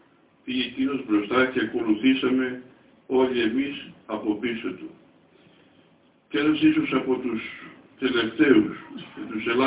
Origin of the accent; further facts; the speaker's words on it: Mytilene, North Aegean, Greece; born there; διότι γεννήθηκα στην Μυτιλήνη από πρόσφυγες προγόνους.